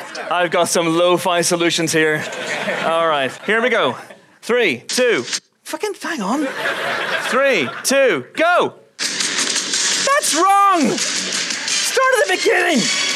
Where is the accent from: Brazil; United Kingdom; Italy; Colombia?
United Kingdom; Northern Ireland; being of Irish stock, although north of the border